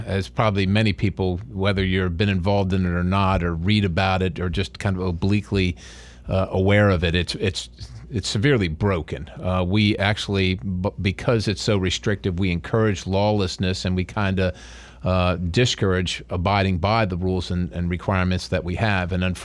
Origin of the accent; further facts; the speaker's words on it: Dillsburg, Pennsylvania, United States; We grew up pretty poor. The house that I grew up in Dillsburg didn't have any electricity or running water.